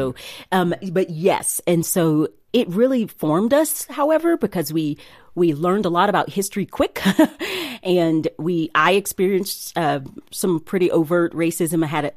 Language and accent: English; United States; grew up in a really loving home. I went to a Christian home, and my father experienced a lot of racism growing up in Tennessee.